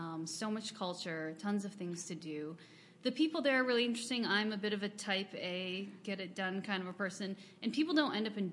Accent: Michigan, United States; But for me, I am a Midwestern gal. Yep. I grew up in West Michigan, and friends and family are here

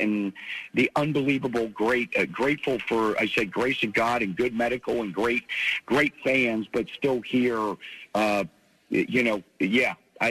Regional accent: Pennsylvania, United States; growing up in Pennsylvania, coming to many a ball game.

